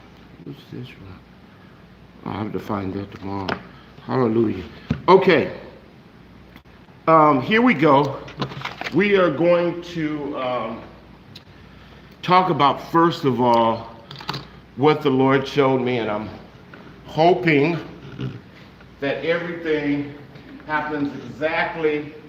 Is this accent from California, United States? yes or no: yes; Los Angeles, California, United States; you guys know I came from South Central LA, gang shooting, fights, and everything else you can name, you know.